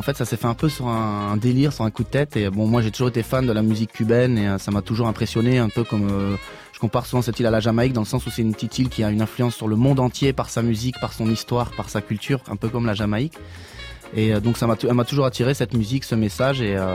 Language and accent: French; France; on vient de France.